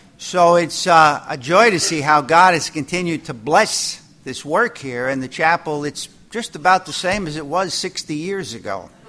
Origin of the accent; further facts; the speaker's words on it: Jersey City, New Jersey, United States; also born or lived in Hoboken; I was born in Hoboken, New Jersey, and was born in the Hoboken Gospel Chapel and grew up in the Gospel Hall on the Plank Road in Jersey City, when it used to be there.